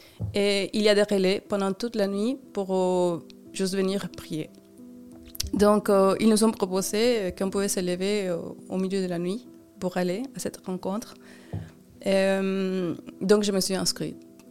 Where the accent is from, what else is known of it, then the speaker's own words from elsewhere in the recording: Mexico; moved away as an adult; now in France; je suis mexicaine. J'ai grandi au Mexique toute ma vie, jusqu'au moment où, à 27 ans, je viens en France